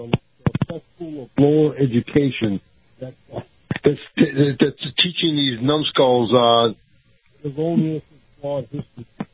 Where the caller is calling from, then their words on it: Tampa, Florida, United States; Hello, Anthony from Tampa.